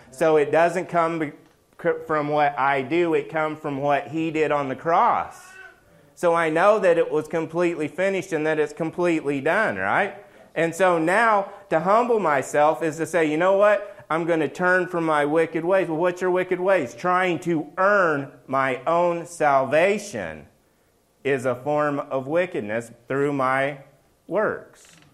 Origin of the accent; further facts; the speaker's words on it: Oklahoma, United States; Like, I'm a cowboy, right? I'm from Oklahoma.